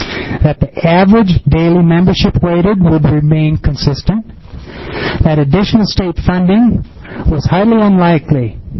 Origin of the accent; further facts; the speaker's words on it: Ione, United States; I'm from Ione. I'm 50 years old. I'm a rancher.